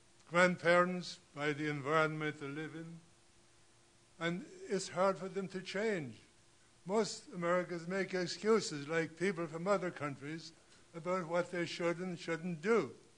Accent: Ireland; I'm from Ireland, as you probably can tell. You know, I grew up conditioned to think in certain ways.

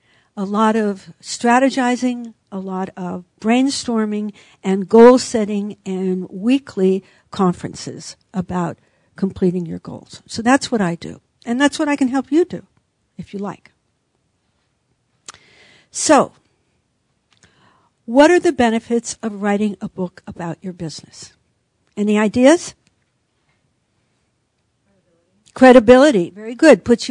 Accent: San Francisco, California, United States; born there; I was born here in San Francisco.

